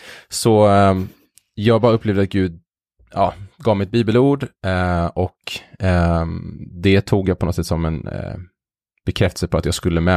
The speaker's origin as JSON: {"language": "Swedish", "town": "Tjörn", "region": "Västra Götaland County", "country": "Sweden", "tie": "born or raised there", "also_born_or_lived": "Iceland", "said": "Så att jag föddes ju på Island. Min mamma är islänning och min pappa är svensk. Så jag är dubbel medborgare. Och flyttade till Sverige när jag var 3. Växte upp på Tjörn."}